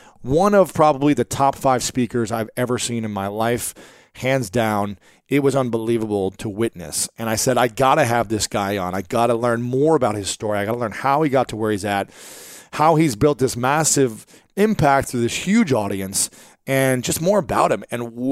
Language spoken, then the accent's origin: English; Ohio, United States; That's right. You guys know I'm from Ohio, so this is going to be a fun one for me.